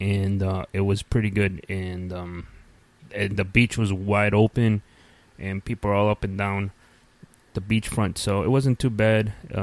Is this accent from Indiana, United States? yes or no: yes; Indiana, United States; And then I told her, like, we're from Indiana.